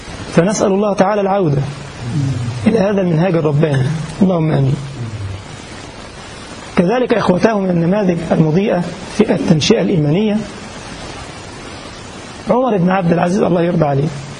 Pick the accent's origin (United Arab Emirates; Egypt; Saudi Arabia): Egypt; كان قاعد في حلوان عندنا في مصر